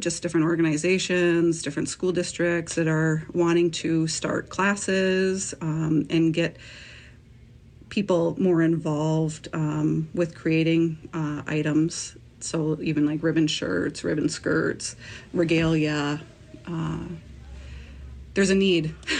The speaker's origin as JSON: {"language": "English", "region": "South Dakota", "country": "United States", "said": "I come from Standing Rock and Cheyenne River."}